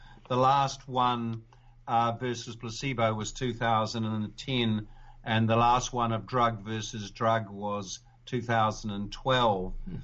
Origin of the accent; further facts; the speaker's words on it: New Zealand; although I'm from New Zealand originally